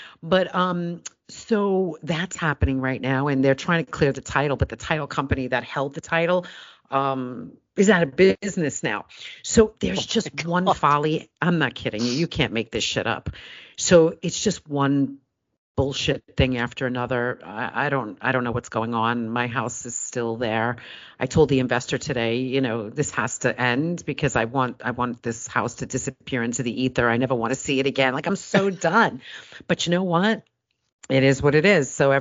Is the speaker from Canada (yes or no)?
yes; Canada; And I'm Canadian, so I could say that.